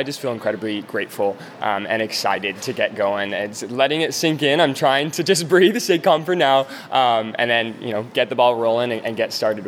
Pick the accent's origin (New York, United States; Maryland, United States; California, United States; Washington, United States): California, United States; San Luis Obispo; whether it's my friends back home from my hometown of San Luis Obispo or my friends even at Texas A&M where I went to school.